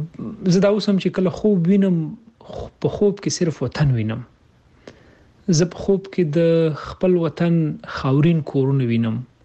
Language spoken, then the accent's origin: Pashto; Kabul, Afghanistan